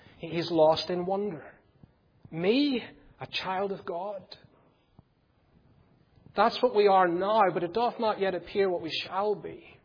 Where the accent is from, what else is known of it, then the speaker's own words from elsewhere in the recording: United Kingdom; You know I'm British.